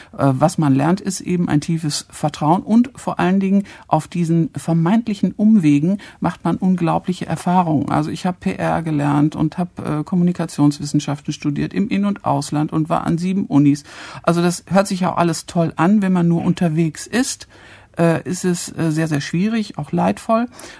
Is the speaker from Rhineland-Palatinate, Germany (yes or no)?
no; North Rhine-Westphalia, Germany; Ich komme aus Westfalen, ja.